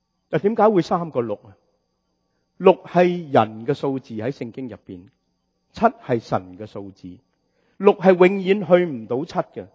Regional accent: China; 所以佢哋每隔幾年就要有一個闰月，好似我哋中國人一模一樣

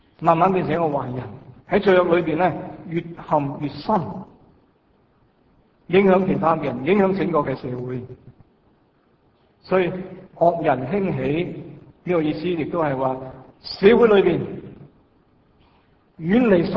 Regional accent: Hong Kong; 我们香港人

